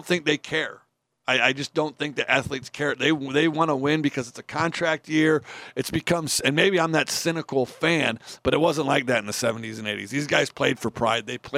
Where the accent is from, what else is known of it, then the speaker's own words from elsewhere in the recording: Chicago, Illinois, United States; I grew up in the Chicagoland area, and you follow the Cubs